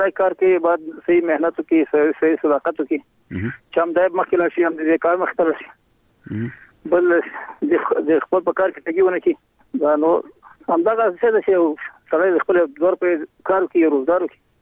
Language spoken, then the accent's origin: Pashto; Ghazni, Afghanistan; زه د غزنی ولایت یم، د اندړو دی ولسوالۍ ما یابې ګډول د کلی یم.